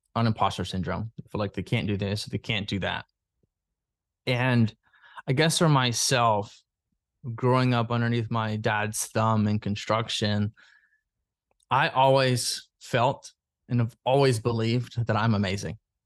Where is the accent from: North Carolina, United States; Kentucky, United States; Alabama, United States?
Alabama, United States; when growing up in Alabama for 23 years, I thought I would be married at 24 with two kids and a white picket fence.